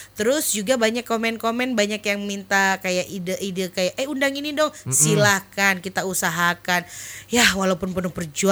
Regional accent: Jeneponto, South Sulawesi, Indonesia; saya itu sebenarnya orang Jene Ponto asli, orang Tolo, Kelara, Rumbia, itu semua keluarga saya di situ semua.

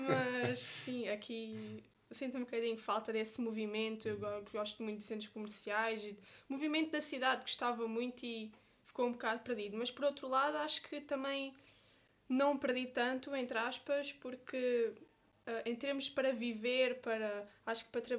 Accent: Seixal, Setúbal, Portugal; now in Beja, Portugal; Eu, quando vim do Seixal, vim para Beja, não conhecia ninguém

